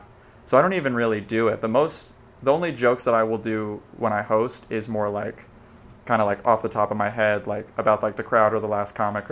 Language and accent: English; Little Rock, Arkansas, United States; now in Austin, United States; I am from Austin. I've lived in Austin for 15 years.